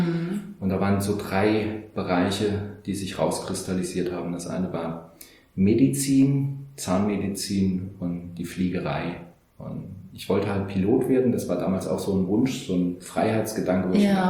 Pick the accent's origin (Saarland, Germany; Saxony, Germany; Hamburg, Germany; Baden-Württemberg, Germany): Saarland, Germany; hier bei uns im Saarland gibt es sehr viel Hütten- und Bergbauindustrie